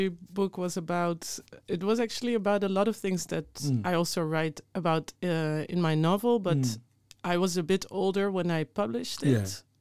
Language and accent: English; Netherlands; growing up in the Netherlands and feeling cast out as well in, I guess, in the literary world